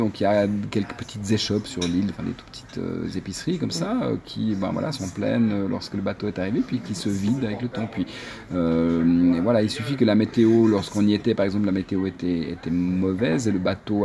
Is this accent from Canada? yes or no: no; Switzerland; C'était le fait de dire, on vient de Suisse